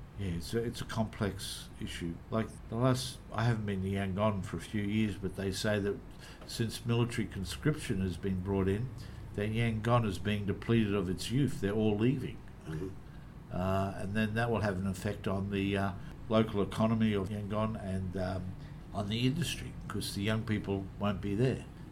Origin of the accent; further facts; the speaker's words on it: Australia; from what I know of Australia as an Australian